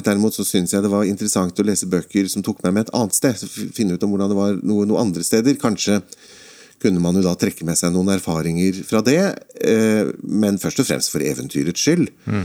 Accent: Oslo, Norway; jeg vokste opp på Grorud, rett ved Grorud jernbanestasjon.

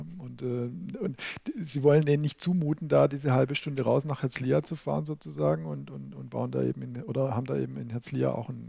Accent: Germany; man kriegt als Deutscher eigentlich fast ein bisschen Angst, muss ich sagen

